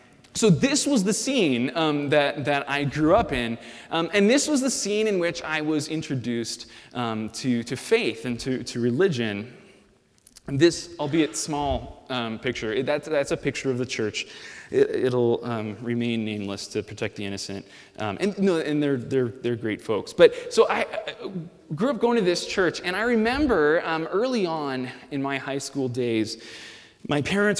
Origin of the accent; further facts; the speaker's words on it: Chicago, Illinois, United States; now in New Haven, United States; before I came out to New Haven, I grew up on the North Shore of Chicago.